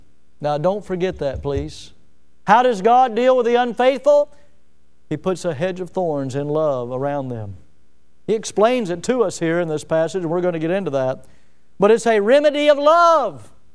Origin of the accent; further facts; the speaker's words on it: Milton, Florida, United States; I grew up here in Milton